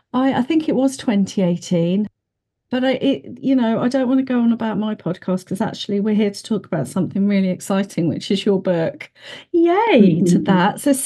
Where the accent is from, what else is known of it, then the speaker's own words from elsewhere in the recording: South East England, United Kingdom; I'm a coach, an author, and I'm a Brit mum from West Sussex.